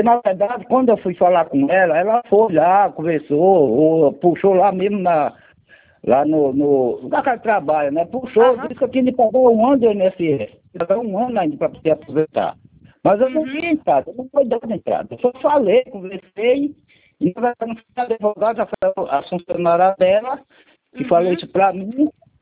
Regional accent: Alagoas, Brazil; que sou de aqui de Alagoas, né?

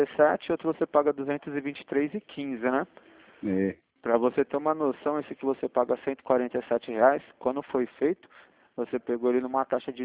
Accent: Sorocaba, São Paulo, Brazil; Sou Sorocaba.

